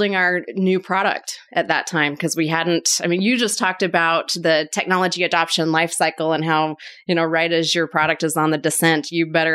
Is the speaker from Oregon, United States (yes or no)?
no; Utah, United States; Well, born and raised in Utah